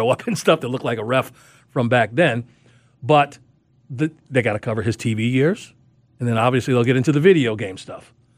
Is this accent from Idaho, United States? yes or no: no; Chicago, Illinois, United States; I'm from Chicago.